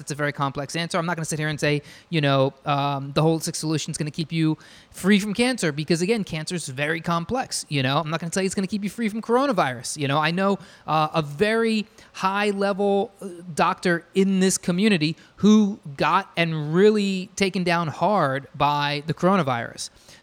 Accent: Arizona, United States; I grew up in Arizona, we ate so much Taco Bell.

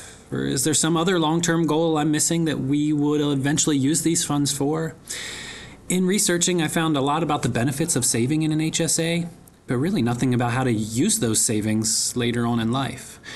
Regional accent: Pennsylvania, United States; I am from Pennsylvania.

